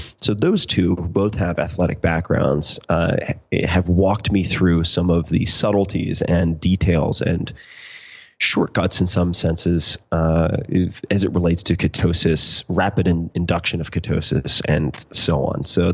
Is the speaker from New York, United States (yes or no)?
yes; New York, United States; However, I grew up on Eastern Long Island. Everyone in my family has had Lyme.